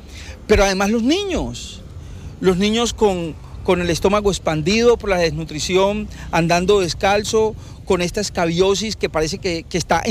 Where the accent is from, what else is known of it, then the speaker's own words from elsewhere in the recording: Bogotá, Colombia; Nosotros que venimos desde Bogotá, para nosotros esto es novedoso, ¿cierto?